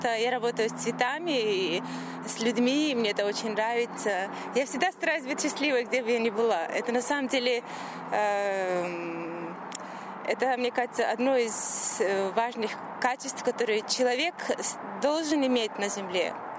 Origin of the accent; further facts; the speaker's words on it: Dagestan, Russia; born there; now in Irkutsk, Russia; Иркутск. Сейчас я в Иркутске живу, но я родилась в Дагестане.